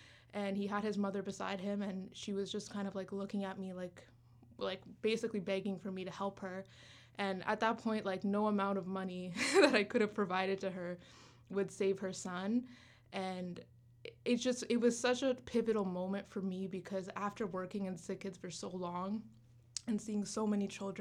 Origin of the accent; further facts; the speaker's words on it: Canada; also born or lived in Uganda; So I am a Ugandan Canadian. I was born in Uganda and I came to Canada when I was six.